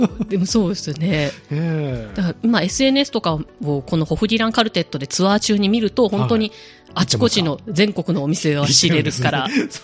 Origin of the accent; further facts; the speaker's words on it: Himeji, Hyogo, Japan; 私の地元兵庫県姫路市